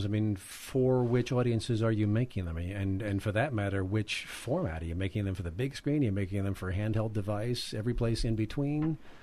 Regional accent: South Africa; as a South African native, I mean, why not do stories about or films about things like the poverty in South Africa

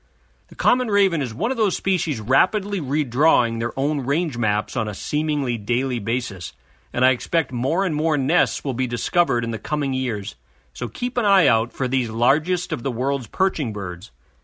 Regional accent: Brockton, Massachusetts, United States; nesting on a Verizon tower in the wilds of downtown Brockton, my hometown, along with peregrine falcons.

